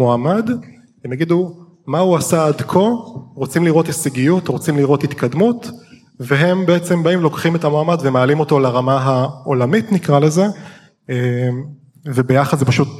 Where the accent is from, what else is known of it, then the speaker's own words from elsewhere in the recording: Haifa, Haifa District, Israel; אני נולדתי וגדלתי בחיפה, בבית שמאוד אוהב ספורט ומתעניין בספורט